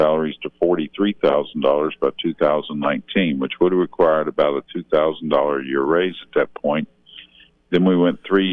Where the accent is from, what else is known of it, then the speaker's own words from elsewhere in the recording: West Virginia, United States; I grew up in Wyoming County. It's our heritage that when you're wrong to a point, that's the course of action you take.